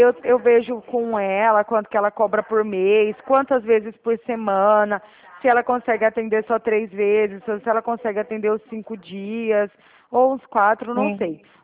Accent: Araraquara, São Paulo, Brazil; Ah, no caso, eu sou aqui de Araraquara, né?

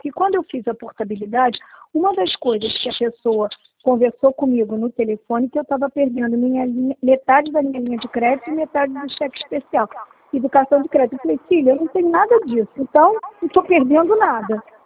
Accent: Rio de Janeiro, Brazil; Sou do Rio.

